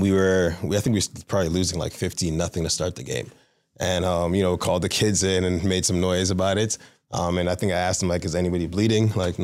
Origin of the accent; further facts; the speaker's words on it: Toronto, Ontario, Canada; Like I said, I'm from the West End of Toronto